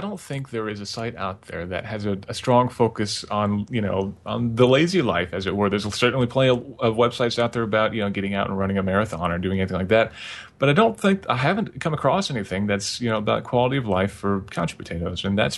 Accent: Vermont, United States; No, I mean, growing up in Vermont, if you don't get somebody pregnant before you're 15 and work at the gas station, then you've done pretty good for yourself.

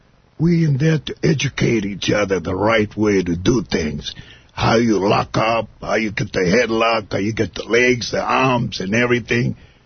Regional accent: Sunset Beach, Hawaii, United States; Yeah, we grew up together in Hawaii. We used to live down there in Sunset Beach, Hawaii, where we always surf all the time

